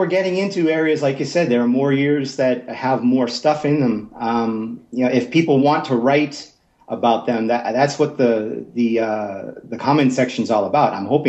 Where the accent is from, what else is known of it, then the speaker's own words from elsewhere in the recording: Boston, Massachusetts, United States; Yeah, Anime Boston is, I'm originally from the Boston area. So Anime Boston's sort of my hub.